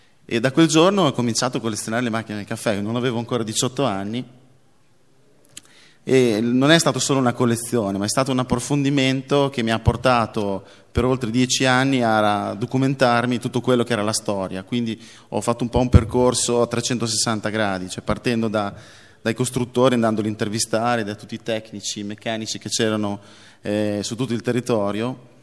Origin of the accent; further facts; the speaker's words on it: Emilia-Romagna, Italy; Io sono romagnolo, quindi Arezzo è in Toscana, molto vicino a casa mia